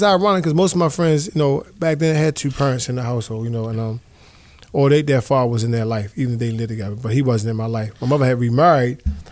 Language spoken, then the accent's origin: English; Baltimore, Maryland, United States; So growing up in Baltimore, for some reason, we had lack of resources.